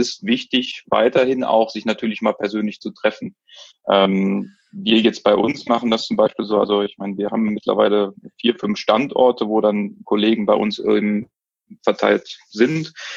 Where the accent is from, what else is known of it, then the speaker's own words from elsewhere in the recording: Cologne, North Rhine-Westphalia, Germany; ich bin ja jetzt aus Köln